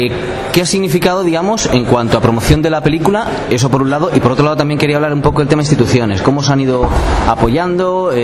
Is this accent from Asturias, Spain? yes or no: no; Madrid, Community of Madrid, Spain; yo soy de Madrid, pero aquí temporalmente en San Sebastián sí, como consecuencia del festival